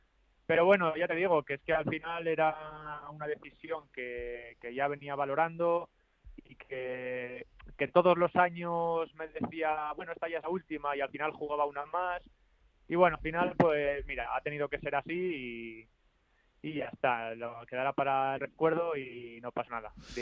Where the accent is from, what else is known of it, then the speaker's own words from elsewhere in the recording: Soria, Castile and León, Spain; Sí, soy de Soria.